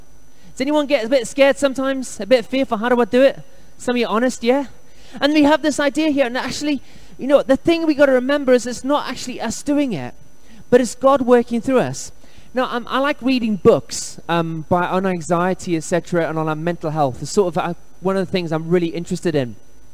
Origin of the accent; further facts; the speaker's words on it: South Africa; I grew up in South Africa, and in South Africa, there's lots of different languages spoken.